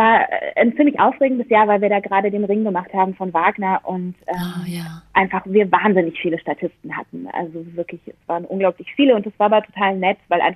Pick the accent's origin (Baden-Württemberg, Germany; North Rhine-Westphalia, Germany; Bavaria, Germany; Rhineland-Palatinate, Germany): Baden-Württemberg, Germany; Freiburg; Ich komme aus Freiburg